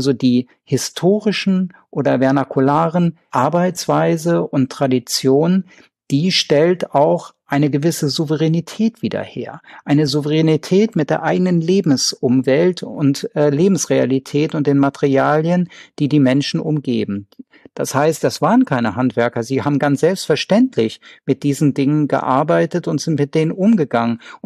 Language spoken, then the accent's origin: German; Northern Germany, Germany; wie hier im norddeutschen Raum, wo ich herkomme